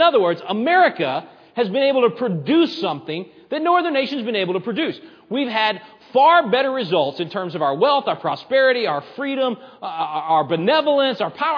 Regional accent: Texas, United States; Now look, I'm a Texan, all right? I know a little something about bragging. I mean, I know you folks think we Texans are obnoxious.

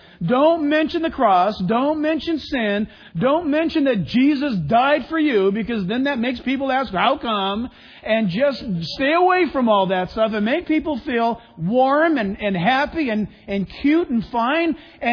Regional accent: California, United States; I grew up in Orange County when it was cool to be a Christian.

